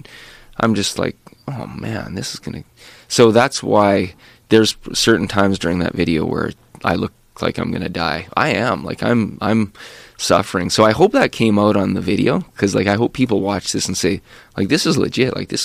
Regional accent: Canada; We're Canadian, you know.

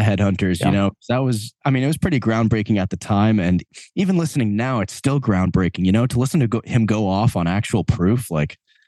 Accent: Long Island, New York, United States; So me and Brian Murray, one of the guitar players in the band, we're both from Long Island.

